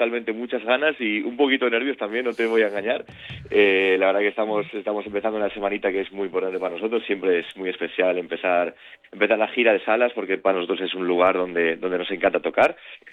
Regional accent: Asturias, Spain; nosotros pues somos asturianos

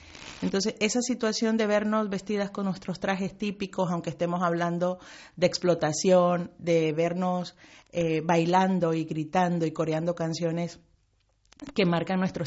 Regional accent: Nicaragua; Importante para nosotras como nicaragüense es recordar de dónde venimos

